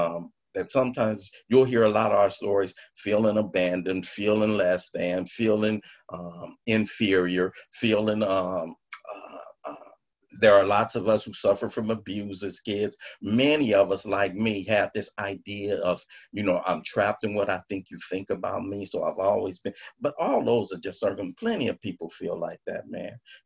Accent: Los Angeles, California, United States; Grew up in South Central Los Angeles. You know, I grew up in Watts in the 60s. welfare mom, five brothers, raising six boys by herself.

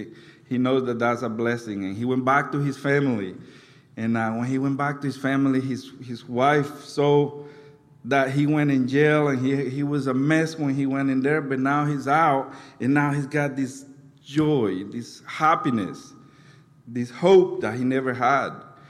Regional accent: Missouri, United States; also born or lived in Honduras; now in Omaha, United States; We are from Missouri originally. I was born in Honduras, but we are from Missouri

